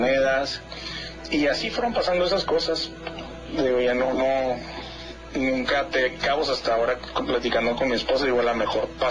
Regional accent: Mexicali, Baja California, Mexico; also born or lived in La Paz; cuando éramos muy pequeños nos fuimos de La Paz a Mexicali, y yo tendría 9 años, y crecimos toda la vida ahí hasta mis 24 años

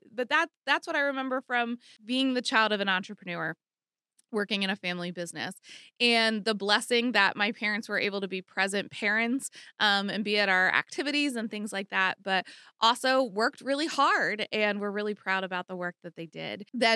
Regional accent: Lancaster, Pennsylvania, United States; So I was born and raised here in Lancaster, Pennsylvania.

